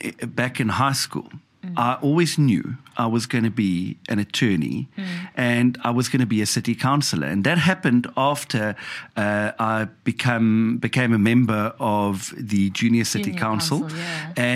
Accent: Nelson Mandela Bay, Eastern Cape, South Africa; I was born and bred in Nelson Mandela Bay, and I went to school there, and I also studied at Nelson Mandela University. I became a counselor at the age 26

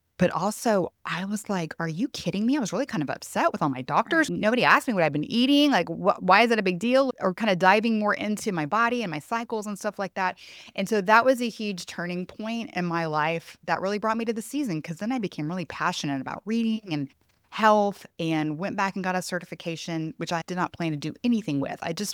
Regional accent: Houston, Texas, United States; I'm a big city girl. I grew up in Houston, a huge city.

